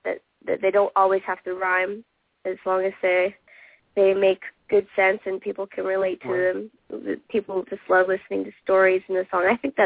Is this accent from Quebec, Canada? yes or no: no; Carleton Place, Ontario, Canada; I'm from Carlton Place, Ontario